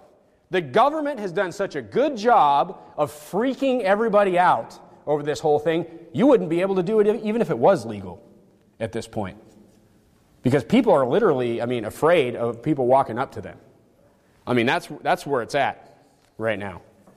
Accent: North Dakota, United States; I mean, I grew up in the Midwest. I grew up in nowhere North Dakota. I got red-blooded, hard-working American in me.

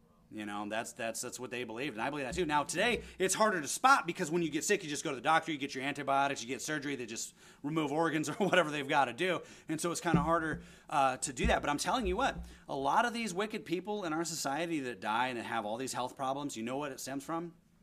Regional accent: United States; I'm a white guy though. I'm American.

